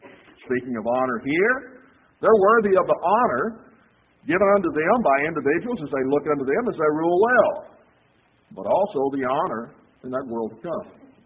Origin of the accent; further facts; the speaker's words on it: Texas, United States; I'm from Texas. But brethren, there's goofiness coming out of there that I don't want to associate with Texas.